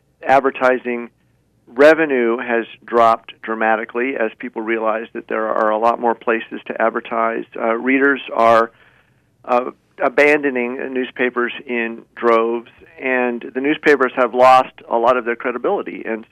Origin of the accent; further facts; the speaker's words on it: Tucson, Arizona, United States; I'm from Tucson. I was raised there. Went to, you know, Catalina High School and the U of A and Whitmore Elementary School.